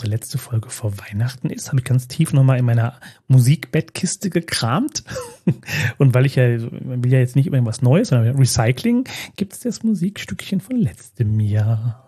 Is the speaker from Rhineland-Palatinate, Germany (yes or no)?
yes; Ludwigshafen, Rhineland-Palatinate, Germany; Ich darf nur sagen, es ist ja meine Heimat, die Ecke.